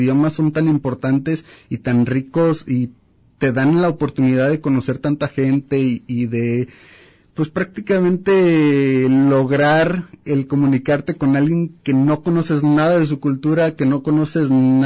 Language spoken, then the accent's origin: Spanish; Mexico; Y uno como mexicano, pues como que si tenemos ese miedo, ¿no? Incluso los que somos de provincia